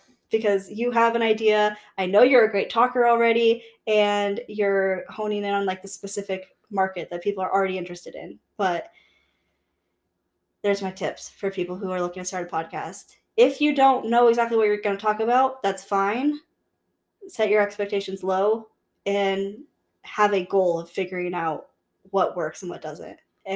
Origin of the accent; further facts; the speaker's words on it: Pacific Northwest, United States; Like, I'm a podcaster from the Pacific Northwest.